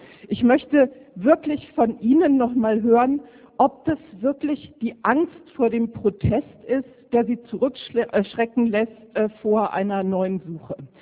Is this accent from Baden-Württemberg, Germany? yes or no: no; Lower Saxony, Germany; also als Niedersächsin, ich muss dazu sagen